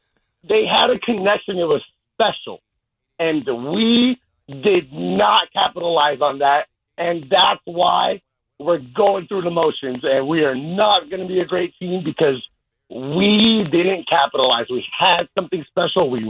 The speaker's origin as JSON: {"language": "English", "town": "Brooklyn", "region": "New York", "country": "United States", "tie": "born or raised there", "said": "I'm from Brooklyn. I grew up here in Brooklyn."}